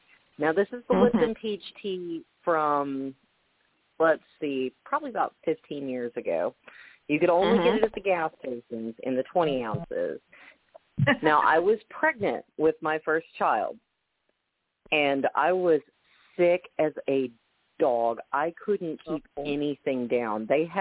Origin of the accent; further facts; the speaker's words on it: Arkansas, United States; because, again, I'm from Arkansas, if you don't have sweet tea, your doors are going to be shuttering real soon.